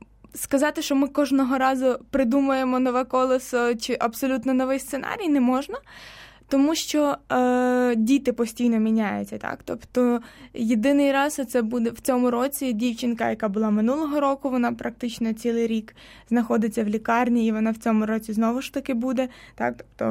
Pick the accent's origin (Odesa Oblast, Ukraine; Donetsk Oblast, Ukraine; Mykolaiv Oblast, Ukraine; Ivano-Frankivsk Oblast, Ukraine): Ivano-Frankivsk Oblast, Ukraine; Ivano-Frankivsk; now in Kyiv, Ukraine; в мене в дитинстві в Івано-Франківську, де я виросла, це просто моє улюблене свято